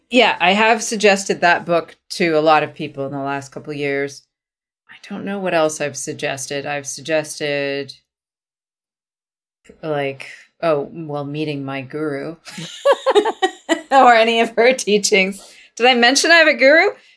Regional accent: Vancouver, British Columbia, Canada; I was from Vancouver.

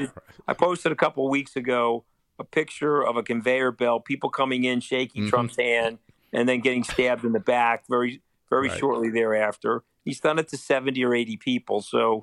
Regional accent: New York, United States; And I'm a New Yorker.

